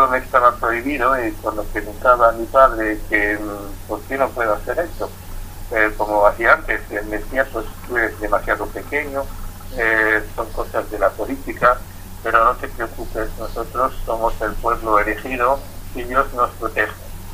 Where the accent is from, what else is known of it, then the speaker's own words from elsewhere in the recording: Germany; cuando ella me preguntó sobre mi infancia en Alemania con mis padres